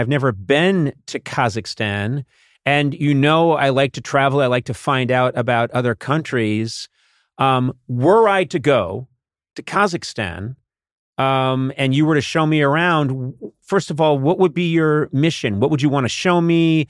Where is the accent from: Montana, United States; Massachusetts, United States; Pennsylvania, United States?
Massachusetts, United States; Boston; I understand there have been depictions of my hometown of Boston, which portray us as loud, abrasive people that wear Red Sox caps backwards and just eat chowder.